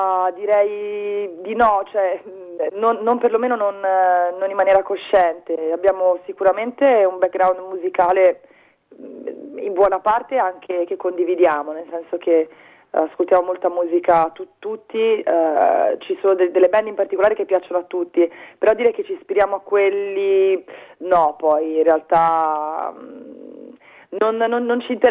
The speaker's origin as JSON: {"language": "Italian", "town": "Florence", "region": "Tuscany", "country": "Italy", "lives_now": "Bologna, Italy", "said": "mi sono spostata da Firenze qui proprio perché la scena musicale emiliana la trovavo molto interessante e ho pensato che mi sarebbe piaciuto vivere qua"}